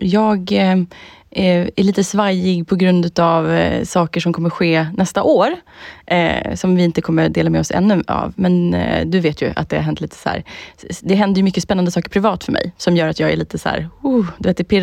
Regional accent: Finland; men jag är ju finne.

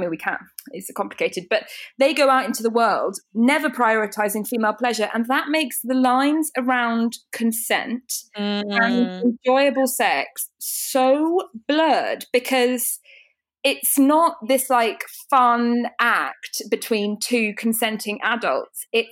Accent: United Kingdom; like I know we're British and we're prudish and we don't really talk about this stuff.

